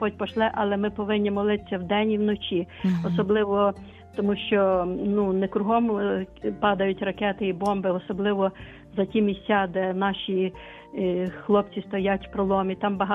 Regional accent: Lviv, Lviv Oblast, Ukraine; я зі Львова.

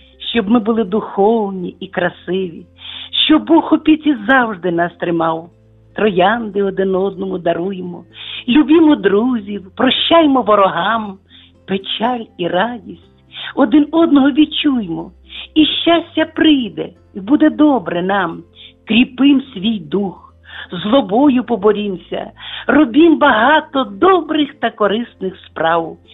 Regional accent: Lviv, Lviv Oblast, Ukraine; Ми вас, львів'яни, всі дуже любимо.

